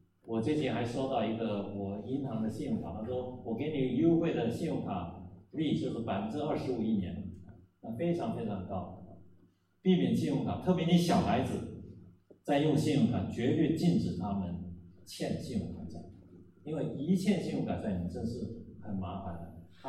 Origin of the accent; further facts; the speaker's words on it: China; 对，美国人是说不可以的，可是我觉得我们中国人呢，就是都是为儿女牺牲，而且儿女也不是外人